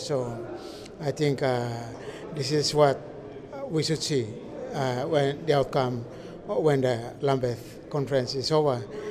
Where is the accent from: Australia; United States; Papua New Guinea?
Papua New Guinea; from Papua New Guinea.